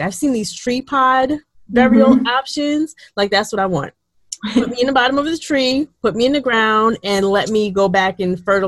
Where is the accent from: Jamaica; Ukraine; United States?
Jamaica; and I'm Jamaican, so our funerals, the whole process, you know, we're all scattered across the globe.